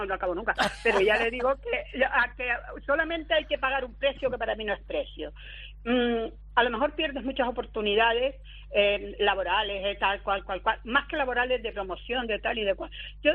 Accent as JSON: {"language": "Spanish", "town": "Tejeda", "region": "Canary Islands", "country": "Spain"}